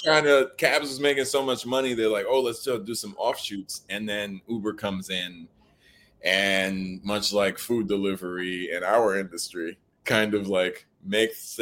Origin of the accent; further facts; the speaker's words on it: New York, United States; first language Haitian Creole; English is a second language; I believe Haitian Creole was my first language, and then I learned English from the world. So, I mean, like, we grew up in the Jamaica, Queens area, specifically Queens Village. Yeah, it was a very, very working class family.